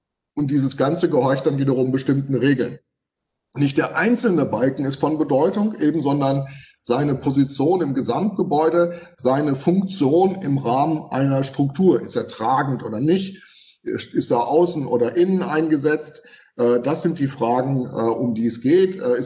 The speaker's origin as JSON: {"language": "German", "region": "North Rhine-Westphalia", "country": "Germany", "said": "ich komme aus dem Sauerland, da gibt es jede Menge von diesen Fachwerkhäusern"}